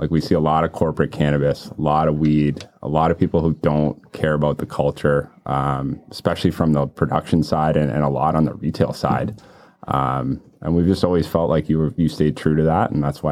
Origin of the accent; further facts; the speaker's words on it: Toronto, Ontario, Canada; We're kind of from the East End. Some would say Scarborough, to be honest.